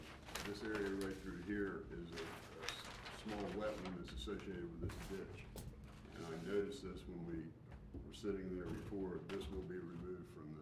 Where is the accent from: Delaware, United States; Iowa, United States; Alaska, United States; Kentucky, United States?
Delaware, United States; Milford; from Milford, Delaware